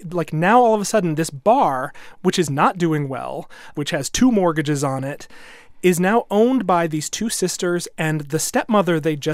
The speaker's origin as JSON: {"language": "English", "town": "Los Angeles", "region": "California", "country": "United States", "said": "And it's like, no, I'm from East L.A., you know?"}